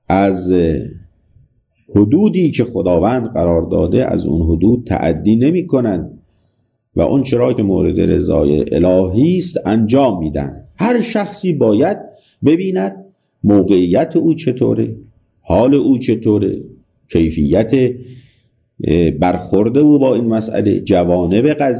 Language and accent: Persian; Iran; خب از ایران آمدیم و چه آمدیم